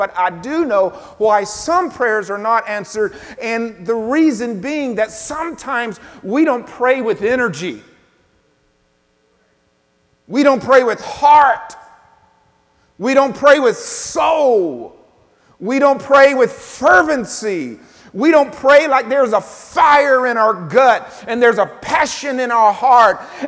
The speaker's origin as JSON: {"language": "English", "region": "the South", "country": "United States", "said": "I come from the South where people preached with you a little bit."}